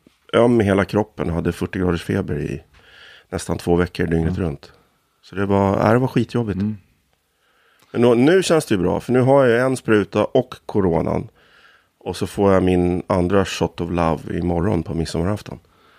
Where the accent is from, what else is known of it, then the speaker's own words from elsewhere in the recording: Norrland, Sweden; also born or lived in Stockholm; Jag är född i Kärrtorp, men känslan av uppväxtheten är ju i Norrland.